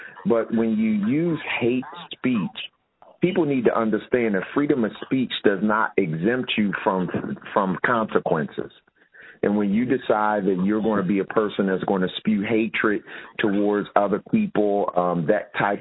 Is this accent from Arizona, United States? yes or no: no; Philadelphia, Pennsylvania, United States; there were two community centers where I grew up in West Philly.